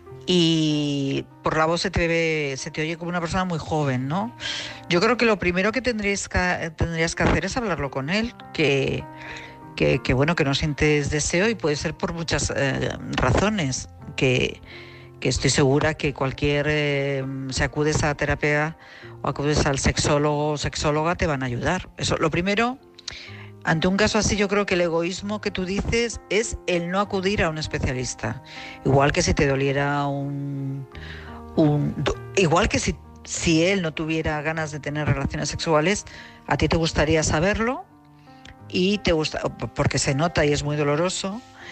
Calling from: Madrid, Community of Madrid, Spain; de Madrid.

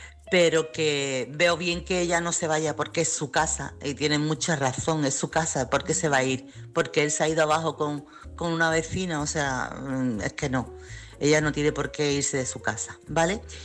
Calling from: Chiclana de la Frontera, Andalusia, Spain; corresponsal de Chiclana.

